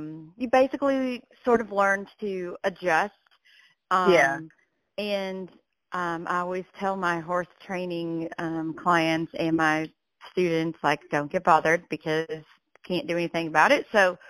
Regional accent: Dallas-Fort Worth, Texas, United States; moved away as an adult; I moved here in 2008, and I came from Dallas-Fort Worth. There was a grocery store on every single corner, you know?

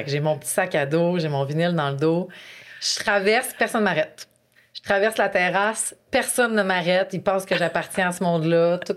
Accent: Dolbeau, Quebec, Canada; moi, je viens de Dolbeau, tu sais, je suis pas supposée là, de faire tout ça

